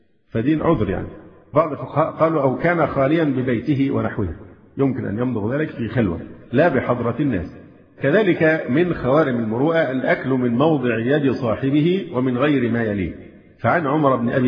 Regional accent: Alexandria, Alexandria Governorate, Egypt; ظهرت الآن مثلا عندنا في الإسكندرية

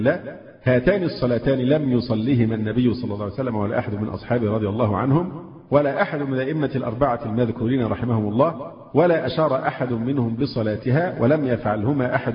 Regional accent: Egypt; فرضو مفروض أن احنا مصريين ومعرفين لقبه

